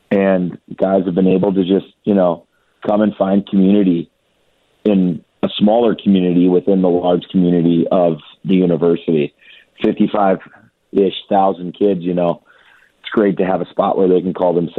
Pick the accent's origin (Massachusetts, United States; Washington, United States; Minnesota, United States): Minnesota, United States; Yeah, we are mostly Minnesotan, obviously